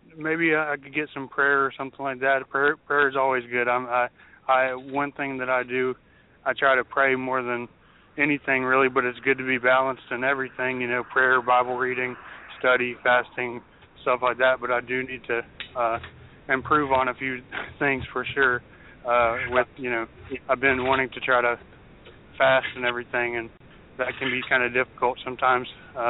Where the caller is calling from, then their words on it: Georgia, United States; I'm calling from Georgia.